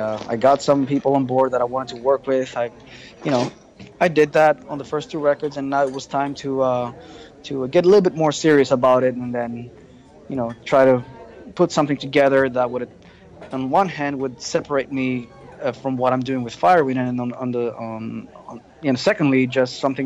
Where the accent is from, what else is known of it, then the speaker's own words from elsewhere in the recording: Greece; I started playing guitar with you, and I come from Greece, and you'd never been there